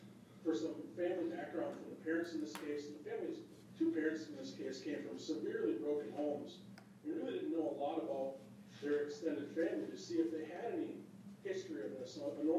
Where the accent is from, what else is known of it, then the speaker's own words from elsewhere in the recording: Granite Falls, Washington, United States; I'm from Suquamish, Granite Falls.